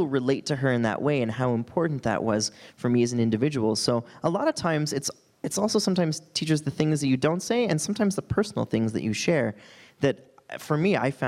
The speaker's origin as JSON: {"language": "English", "region": "Wyoming", "country": "United States", "tie": "born or raised there", "said": "growing up in Wyoming, it wasn't hugely culturally diverse"}